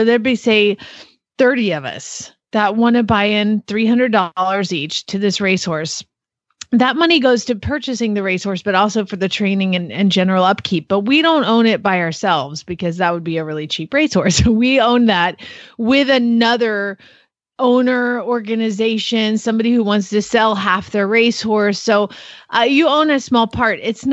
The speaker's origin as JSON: {"language": "English", "town": "Phoenix", "region": "Arizona", "country": "United States", "said": "from Phoenix, Arizona, soon to be Glenn."}